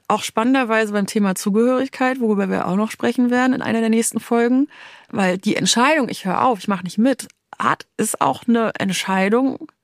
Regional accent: Rostock, Mecklenburg-Vorpommern, Germany; Oh, also ich komme ja aus Rostock

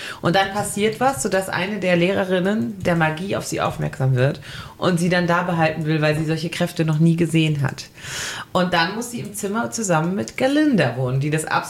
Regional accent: Baden-Württemberg, Germany; Und ich komme ja aus dem Schwarzwald

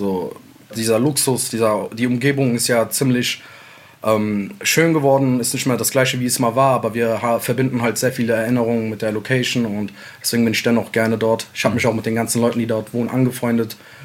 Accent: Sulaymaniyah, Sulaymaniyah Governorate, Iraq; Ich komme ursprünglich aus Nordirak, Slemani. Ich bin Kurde.

